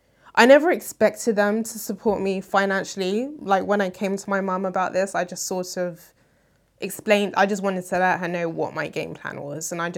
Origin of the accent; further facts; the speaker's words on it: Nigeria; because I know that I'm Nigerian